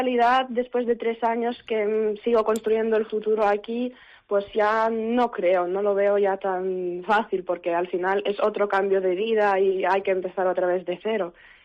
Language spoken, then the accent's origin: Spanish; Kyiv, Ukraine; now in Spain; siguen bombardeándolo con drones porque somos de Kiev y como es capital